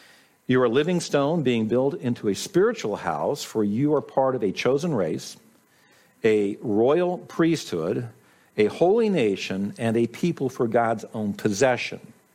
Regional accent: United States; I'm also an American.

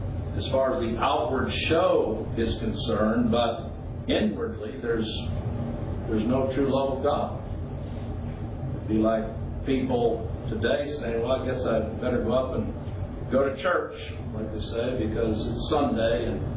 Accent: Chad; In the country I grew up in Chad, Africa, they would take hides and make containers for water and other things that you carried over your shoulder.

